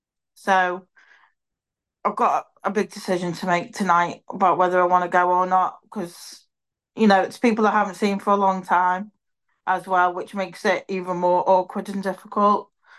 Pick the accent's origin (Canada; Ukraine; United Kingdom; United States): United Kingdom; Liverpool, North West England; I'm from Liverpool.